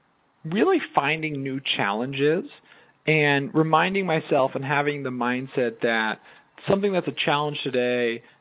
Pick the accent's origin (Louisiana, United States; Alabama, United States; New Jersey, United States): New Jersey, United States; I'm from New Jersey, I get kind of frustrated